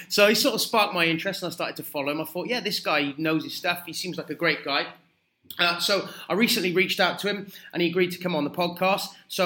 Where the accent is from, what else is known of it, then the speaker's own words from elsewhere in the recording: South West England, United Kingdom; I'm originally from Gloucestershire, so I think we used to play football out Banbury way.